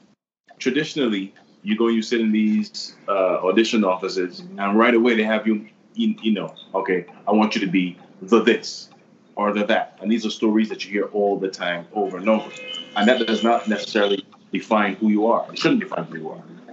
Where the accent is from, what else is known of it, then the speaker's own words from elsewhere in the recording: Barbados; see, because I'm from Barbados. I like part of the diaspora.